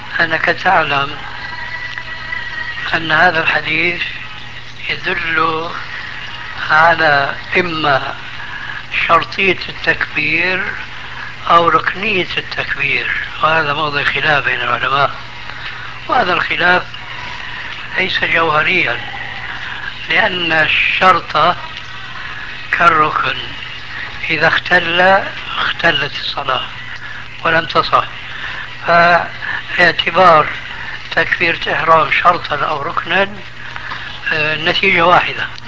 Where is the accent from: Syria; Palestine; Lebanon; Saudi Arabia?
Syria; خلينا كما يقولون عندنا في سوريا نضربها علاوية